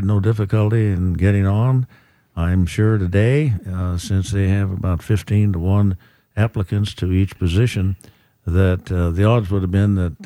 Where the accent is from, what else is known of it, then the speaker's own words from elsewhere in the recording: San Diego, California, United States; I was born in Mercy Hospital and grew up into my teenage years in Loma Portal, just a block up from NTC.